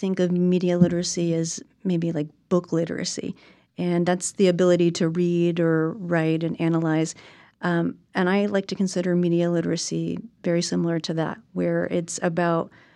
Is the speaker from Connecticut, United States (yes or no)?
no; Illinois, United States; So I grew up in Illinois, and I had teachers around me.